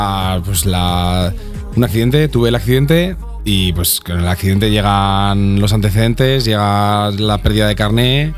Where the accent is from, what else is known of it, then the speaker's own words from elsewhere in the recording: Aranda de Duero, Castile and León, Spain; Llego a un sitio, soy de Aranda.